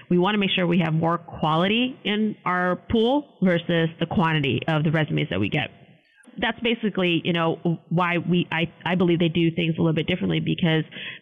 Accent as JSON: {"language": "English", "town": "Cleveland", "region": "Ohio", "country": "United States", "tie": "born or raised there", "said": "I was born and raised in Cleveland. And so if you're a Clevelander, you definitely know your sports"}